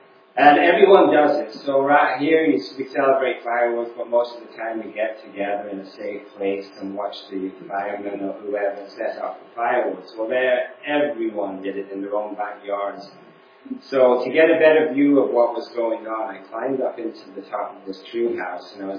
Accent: England, United Kingdom; moved away; You can probably tell I was born in England. Still have a bit of an accent. I've been here since 1977, so 45 years.

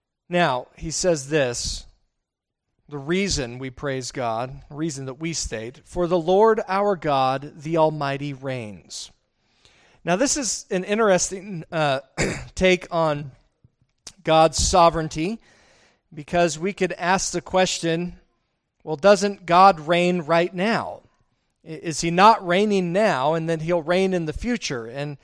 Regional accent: Montana, United States; or just because we're from Montana and you don't hear the ocean

